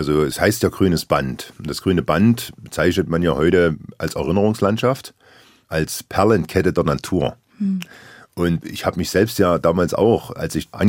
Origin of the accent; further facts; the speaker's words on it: Germany; Allein schon Mödlareuth, das geteilte Dorf, was ja von meinem Heimatort nur knapp 20 Kilometer entfernt ist.